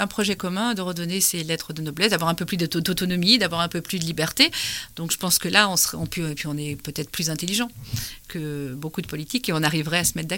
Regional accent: Brittany, France; on est breton, on a de quoi être fier d'être breton

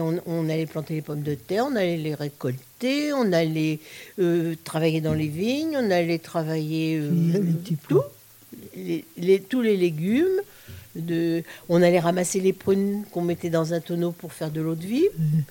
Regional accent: Joigny, Bourgogne-Franche-Comté, France; also born or lived in Paris; moi j'étais à Joigny pour toute mon enfance, parce que je suis née à Paris, mais mon père est décédé, j'avais 3 ans et ma soeur 2 ans, et c'était la déclaration de la guerre, donc ma mère nous a confié à sa grand-tante à Joigny.

